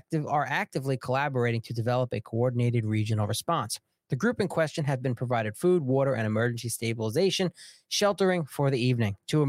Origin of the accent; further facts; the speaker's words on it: Long Island, New York, United States; accent: New York; I'm born and raised Long Island, New York. Long Island.